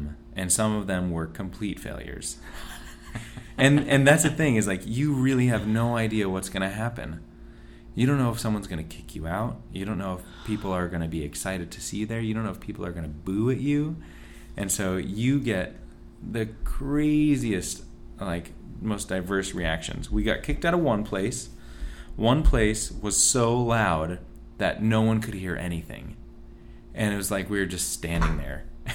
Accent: Arizona, United States; because I grew up in Arizona, of course I would think of a mariachi band

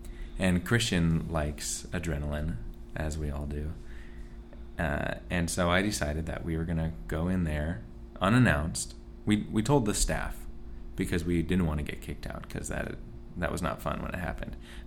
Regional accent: Arizona, United States; because I grew up in Arizona, of course I would think of a mariachi band

